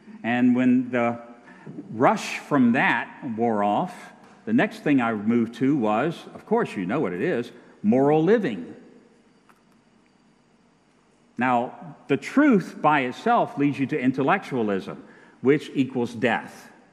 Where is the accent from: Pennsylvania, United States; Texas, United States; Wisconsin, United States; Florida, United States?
Florida, United States; Orlando; In my hometown in Orlando, Florida, I cannot find a manly barbershop.